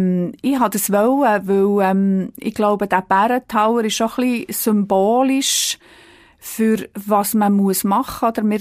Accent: Ostermundigen, Bern, Switzerland; Ja, es ist halt meine Heimat, es sind meine Wurzeln. Ich bin dort aufgewachsen, hatte eine sehr tolle Kindheit.

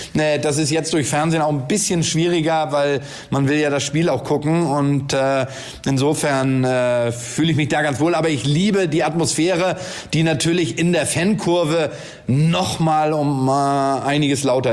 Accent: Volksdorf, Hamburg, Germany; Also ich komme aus Volksdorf

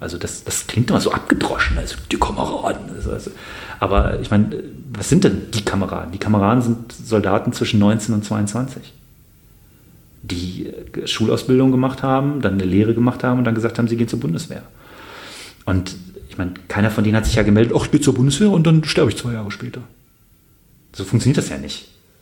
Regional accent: Bonn, North Rhine-Westphalia, Germany; ich komme aus Bonn

